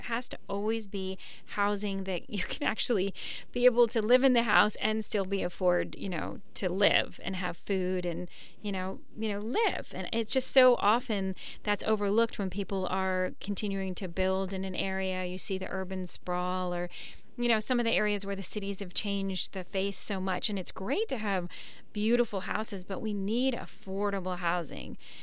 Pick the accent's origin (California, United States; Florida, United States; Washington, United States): Florida, United States; Key West; I grew up in Key West, Florida, and it was a problem in Key West.